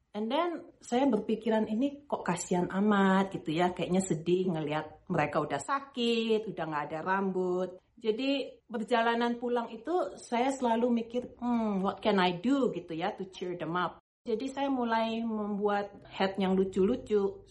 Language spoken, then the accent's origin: Indonesian; Bandung, West Java, Indonesia; Itu sejak SD sebetulnya waktu di Bandung